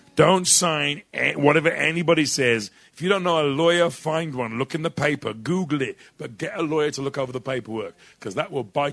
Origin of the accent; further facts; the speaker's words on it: Dudley, West Midlands, United Kingdom; I always thought of myself as I'm a Dudley kid and I'm from Dudley.